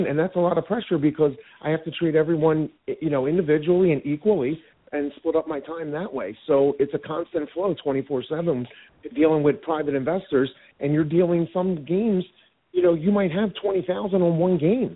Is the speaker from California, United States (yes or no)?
no; Atlantic City, New Jersey, United States; I'm from Atlantic City, New Jersey.